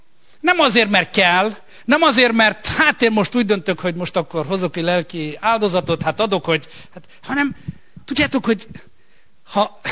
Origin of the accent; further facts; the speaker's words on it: Romania; Romániában, ahol fölnőttem, ott ez sokkal könnyebben megy, de már ott is kezd ez probléma lenni.